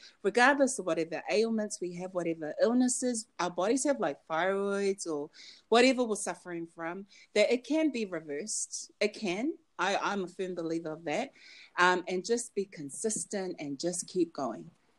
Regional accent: Auckland, New Zealand; I grew up in Auckland, New Zealand, and I think I just want to say that it's a really good country to come to visit.

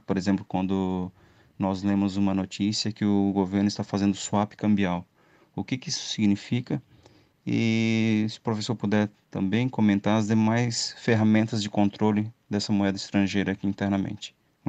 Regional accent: Florianópolis, Santa Catarina, Brazil; sou de Florianópolis.

